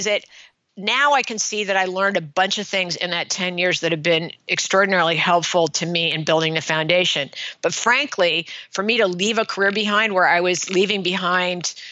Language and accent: English; California, United States; Yes, I grew up in California.